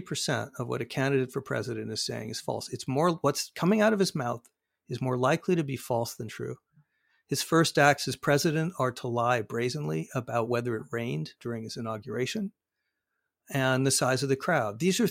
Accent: Arizona, United States; You know, Republicans in Arizona, my home state

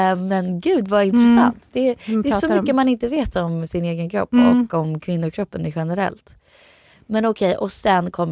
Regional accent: Florida, United States; jag växte upp i Florida

